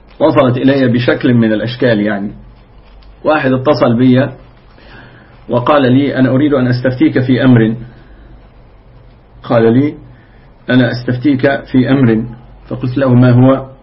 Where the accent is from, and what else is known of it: Egypt